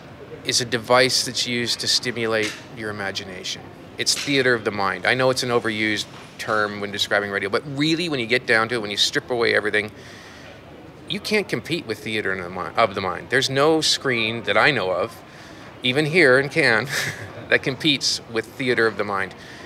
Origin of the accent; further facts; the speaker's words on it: South Africa; And I asked a jury member a few years ago when I was here from South Africa, a fellow jury member, why that was.